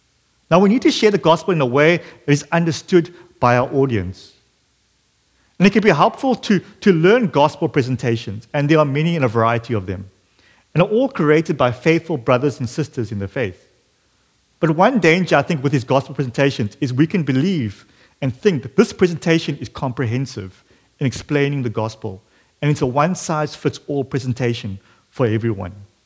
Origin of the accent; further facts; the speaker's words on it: South Africa; back in my home country, South Africa